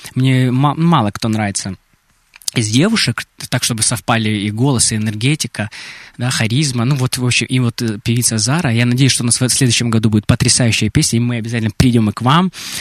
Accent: Krasnodar, Krasnodar Krai, Russia; я всегда говорю, что я вот с Краснодарского края, я из Краснодара, и всегда мы про Краснодар топим.

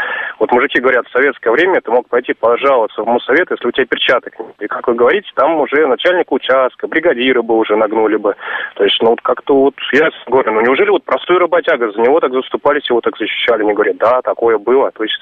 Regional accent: Moscow, Russia; born there; сам я родился в Москве

